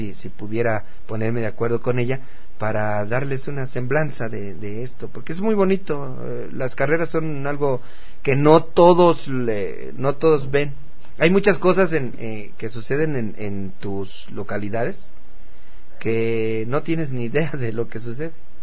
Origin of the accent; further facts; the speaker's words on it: State of Mexico, Mexico; soy del Estado de México, donde las nubes tocan la tierra, y también hay meses en que estamos en Delicias, Chihuahua, en el municipio Vencedores del Desierto